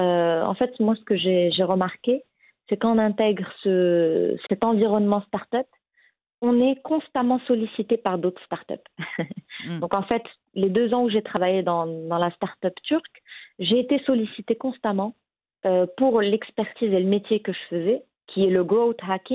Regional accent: Morocco; now in France; On a grandi au Maroc, donc tous les souvenirs d'enfance, la famille, comme tu le disais, est au Maroc, mais on a quand même construit une dizaine d'années en France, ou à l'étranger.

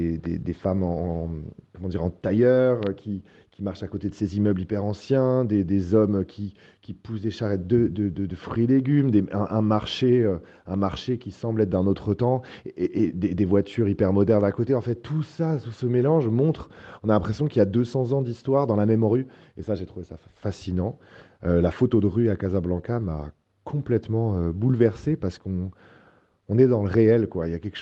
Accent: Auvergne-Rhône-Alpes, France; also born or lived in Switzerland; Moi, je suis de Haute-Savoie, en France. Je suis né en Suisse, tout un mélange d'un père italien. Donc je suis parti à Paris où je suis resté 12 ans.

